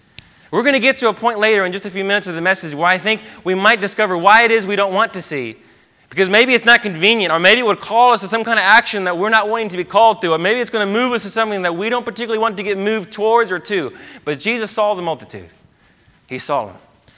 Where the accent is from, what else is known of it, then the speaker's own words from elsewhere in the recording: United States; And then I read the Reroute, and it was just, as an American, it was painful.